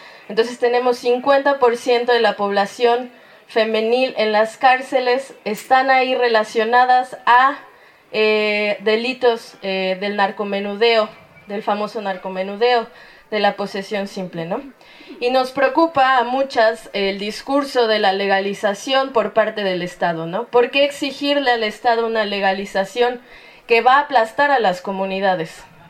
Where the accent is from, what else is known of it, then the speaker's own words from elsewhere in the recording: Mexico City, Mexico; nosotras que venimos de la Ciudad de México, de colectivas feministas